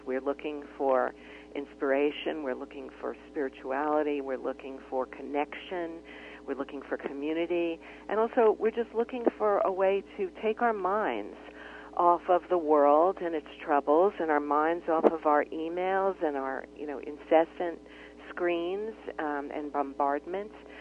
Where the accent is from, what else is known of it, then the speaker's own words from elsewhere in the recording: New Jersey, United States; right around the same time I was growing up in Jersey